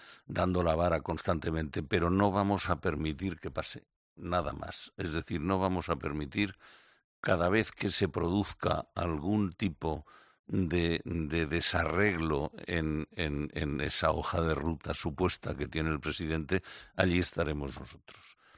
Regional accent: Catalonia, Spain; somos la gran mayoría de catalanes que queremos seguir siendo catalanes y españoles

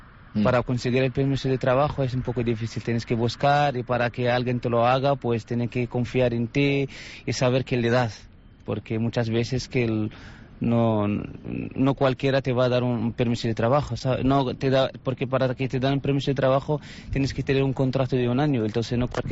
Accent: Morocco; Spanish is a second language; now in Spain; No, todas aquí. De mi tierra casi nada, no cocino nada.

